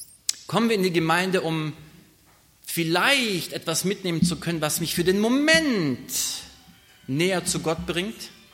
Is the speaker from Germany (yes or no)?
yes; Kirchheim, Baden-Württemberg, Germany; moved away as an adult; also born or lived in Stuttgart; ich komme eigentlich aus Kirchheim. Eigentlich muss man sagen aus Jesingen, aber Kirchheim war quasi so meine große Stadt, meine große Welt. Ja. Bis ich dann in einem Alter von 20 Jahren dann in die große Großstadt gezogen bin, nach Stuttgart